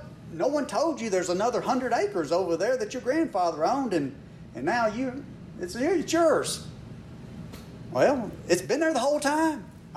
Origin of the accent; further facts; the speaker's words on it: Mississippi, United States; I'm from North Mississippi, but when I was growing up on the road I lived on, there were probably three sets of Smiths up and down the road that I lived on